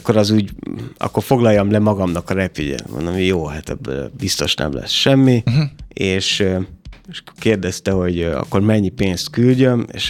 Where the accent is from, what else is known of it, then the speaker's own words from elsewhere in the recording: Oroszlány, Komárom-Esztergom, Hungary; born there; például oroszlányban születtem